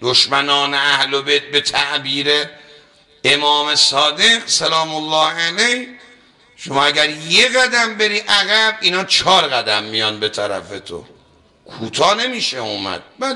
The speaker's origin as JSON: {"language": "Persian", "country": "Iran", "said": "که ما ایرانی هستیم، مال این مملکتیم"}